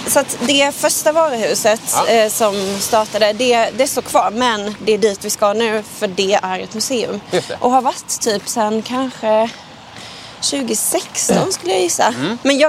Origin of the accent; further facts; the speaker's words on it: Älmhult, Kronoberg County, Sweden; now in Stockholm, Sweden; nu har jag ju bott i Stockholm i nästan 6 år. Ja. Och varje gång jag säger att jag kommer från Älmhult